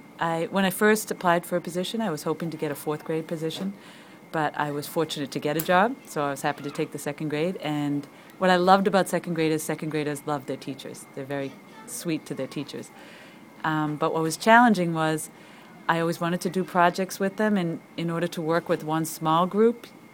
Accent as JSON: {"language": "English", "town": "Malden", "region": "Massachusetts", "country": "United States", "tie": "born there", "said": "Well, I was born in Malden, Massachusetts, which is about 5 miles north of Boston."}